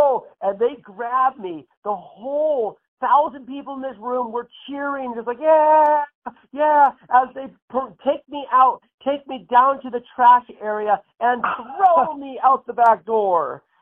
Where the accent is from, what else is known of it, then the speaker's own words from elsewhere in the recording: Portland, Oregon, United States; born there; And I was born in Portland, Oregon.